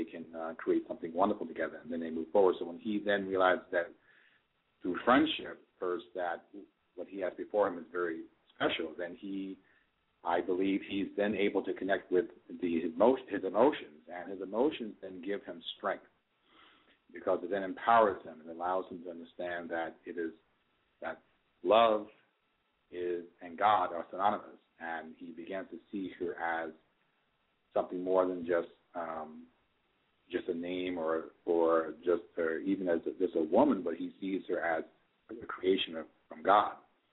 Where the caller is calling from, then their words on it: Piscataway, New Jersey, United States; I'm calling from Piscataway.